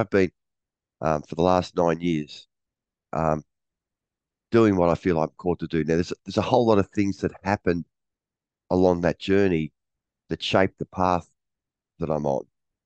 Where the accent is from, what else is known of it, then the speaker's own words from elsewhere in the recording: Sydney, New South Wales, Australia; I'm from Sydney in Australia.